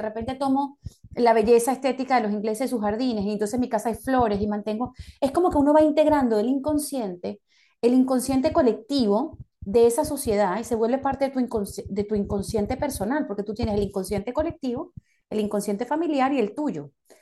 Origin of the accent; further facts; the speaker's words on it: Venezuela; also born or lived in United Kingdom; Claro, yo nací en Venezuela, mis primeros años de vida fueron en Inglaterra, se tenía un poquito del orden inglés. Me acuerdo cuando llegué a Venezuela, después de 5 años en Inglaterra